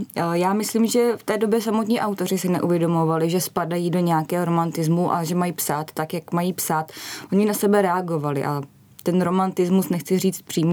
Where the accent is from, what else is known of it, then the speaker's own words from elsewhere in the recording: Turnov, Liberec Region, Czechia; born there; A udělali jsme tu besedu v Turnově, v mém rodném městě